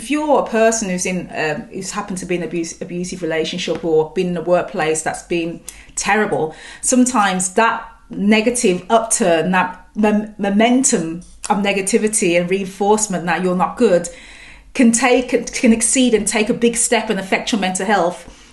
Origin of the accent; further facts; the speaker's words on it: Birmingham, West Midlands, United Kingdom; I'm from Birmingham, I'm from the north, not from the city. I'm from like a little village on the outskirts of North Birmingham.